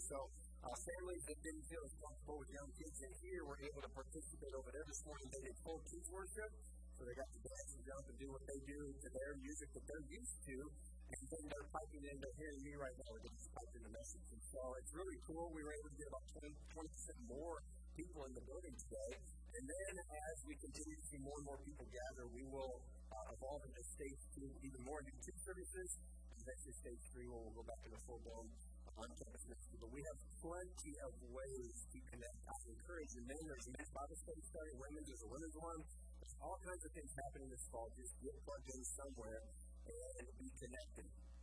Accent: United States; So many people think because I'm an American, I'm a Christian.

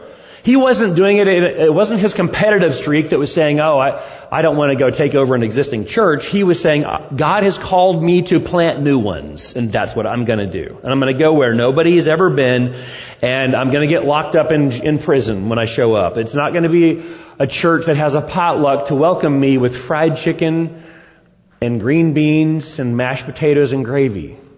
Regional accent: California, United States; born there; I was born in California, the land of fruits and nuts.

